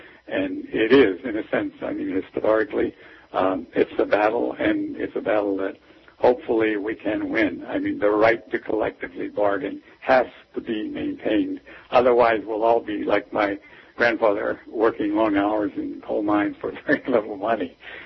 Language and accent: English; Webster, Pennsylvania, United States; And that was kind of the area that I grew up in. It was south of Pittsburgh in Webster, Pennsylvania.